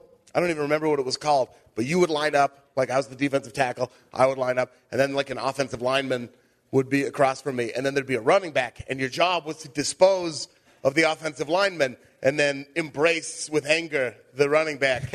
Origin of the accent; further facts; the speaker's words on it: Beaverton, Oregon, United States; I grew up in Beaverton, Oregon.